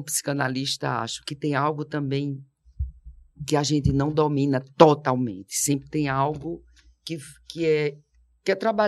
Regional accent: Paraíba, Brazil; Quando eu era criança, no Nordeste, Eu tinha meus tios ainda vivos na época, eu ia para as fazendas deles, do meu avô e dos meus tios, lá no interior da Paraíba, perto de Campina Grande

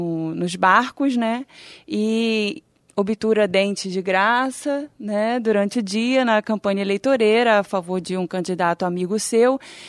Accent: Belém, Pará, Brazil; born there; na região, né, onde eu nasci, na cidade onde eu nasci, em Belém.

